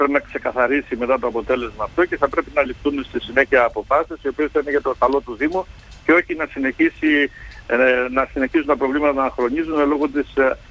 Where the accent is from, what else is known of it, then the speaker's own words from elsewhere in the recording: Megali Vrysi, Greece; born there; Έχω γεννηθεί στη μεγάλη βρύση.